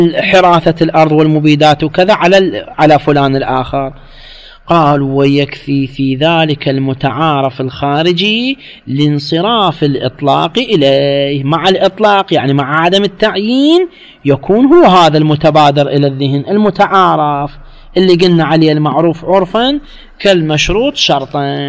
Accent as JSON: {"language": "Arabic", "country": "Iraq", "said": "احنا عندنا في العراق"}